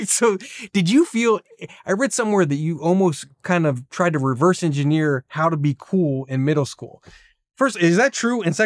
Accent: New Jersey, United States; I'm from New Jersey, so I know these guys.

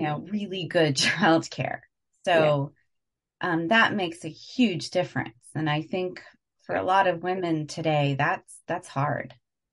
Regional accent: India; I wonder if you're asking that because I'm an Indian woman, because we know that Indian families are get married, have children

